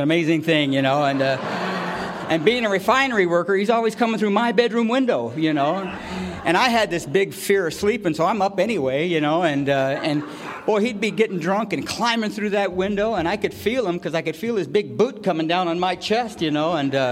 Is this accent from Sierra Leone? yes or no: no; Gardena, California, United States; also born or lived in Detroit; I was born in Detroit, and I come Come out to California when I was about 4 years old, and brought up in a little foster home over there in Gardena and stuff like that.